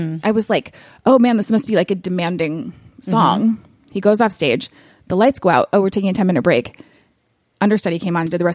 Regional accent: Portville, New York, United States; I'm from Portville, New York, which is like 2 hours south of Buffalo.

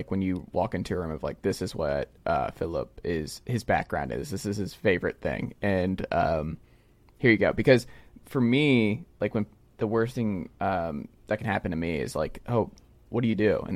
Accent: Stone Mountain, Georgia, United States; So if people forget that we're both from Stone Mountain, Georgia, they will not forget based on our wardrobe and merchandise choices.

